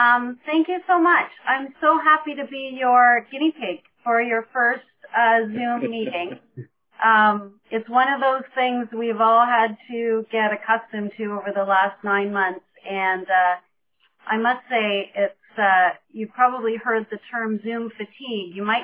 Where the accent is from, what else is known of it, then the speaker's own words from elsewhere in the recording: Lindsay, Ontario, Canada; I was raised in Lindsay. I've lived here all my life, and I currently live with my husband and we have two daughters who are 23 and 21